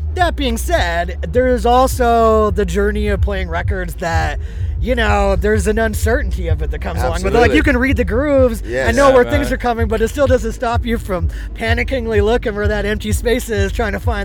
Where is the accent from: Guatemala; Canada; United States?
Canada; Vancouver, British Columbia; I'm from Vancouver, Canada.